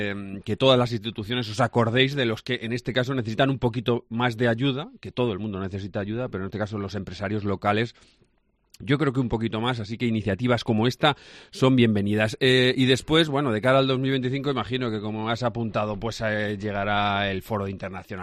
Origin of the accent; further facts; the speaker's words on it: Castilla-La Mancha, Spain; los que conocemos estas comarcas tan deprimidas, como la mía del Campo de Montiel